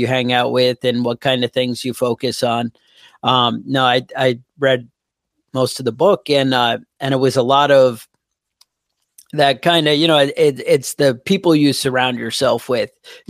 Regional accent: New York, United States; Yeah, no, I'm from New York, but I don't know, the last about 5 years ago, the taxes got to me and down in North Carolina now.

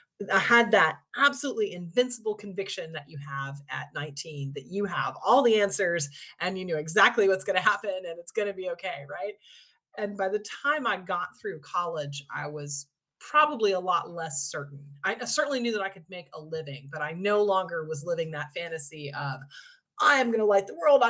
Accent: Washington, D.C. area, United States; I grew up outside of Washington, D.C. in the suburbs

